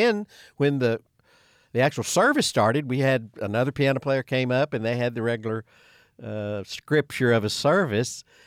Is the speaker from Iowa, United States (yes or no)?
no; Imboden, Arkansas, United States; Yeah, Imboden, Arkansas.